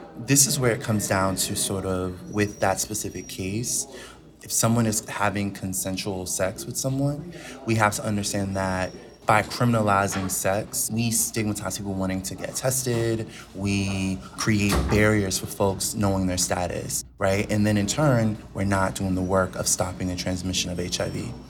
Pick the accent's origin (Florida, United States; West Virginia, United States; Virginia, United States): Florida, United States; To all my amazing artists and activists down south, because I'm from Florida